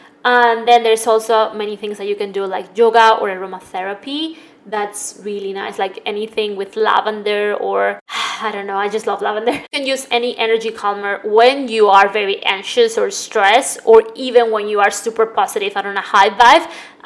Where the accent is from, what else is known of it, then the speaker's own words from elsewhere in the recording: Spain; because I grew up in Spain